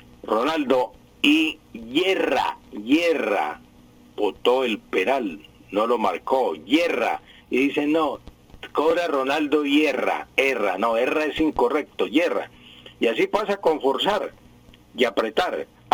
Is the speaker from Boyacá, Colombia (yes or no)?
yes; Sativasur, Boyacá, Colombia; porque usted es del norte y yo soy del sur, de Sativa Sur o de Sativa Norte. Somos vecinos.